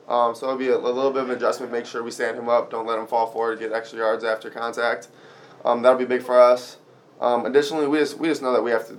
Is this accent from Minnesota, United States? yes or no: yes; Saint Paul, Minnesota, United States; When I started football, I'm from East Side, Minnesota